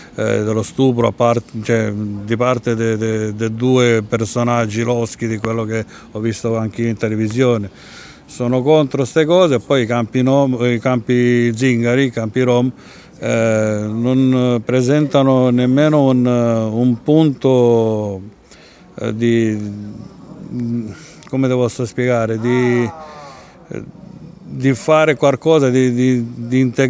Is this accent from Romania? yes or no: yes; Bucharest, Romania; io essendo rumeno, per mia fortuna addirittura del centro di Bucarest